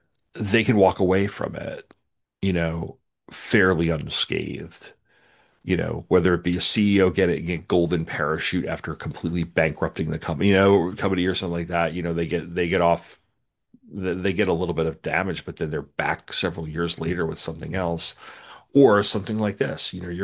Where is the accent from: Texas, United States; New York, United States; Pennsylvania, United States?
New York, United States; I grew up on Long Island, so this is one of those novels that rings a bell because I'm like, oh, I've been out there.